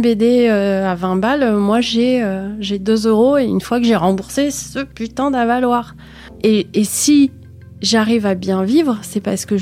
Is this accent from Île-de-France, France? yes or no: yes; Île-de-France, France; also born or lived in Seine-Saint-Denis; Je suis banlieusarde, c'est même pire. Je suis née dans le 9-3, j'ai grandi en Essonne, j'ai fait mes études et j'ai commencé ma vie professionnelle à Paris. Pas longtemps, hein, j'ai dû travailler 2 ans à Paris.